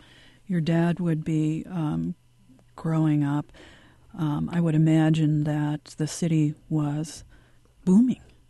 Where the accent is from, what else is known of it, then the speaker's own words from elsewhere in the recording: Rockford, Illinois, United States; Well, as I told you before we started the interview, I grew up in Rockford, and when I grew up, there was a Jewish community center, and I spent a lot of time there.